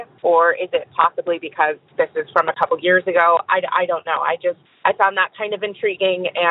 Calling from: Eugene, Oregon, United States; I am calling from Eugene, Oregon.

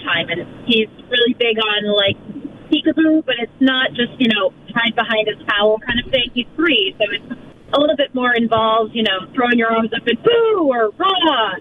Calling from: Haverhill, Massachusetts, United States; from Haverhill, and I cannot beat Kennedy.

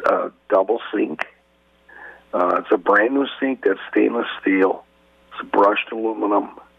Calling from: Iron Ridge, Wisconsin, United States; Good morning. I'm calling from Iron Ridge.

